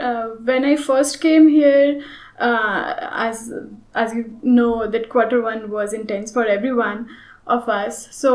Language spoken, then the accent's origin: English; India; now in United States; I'm from India.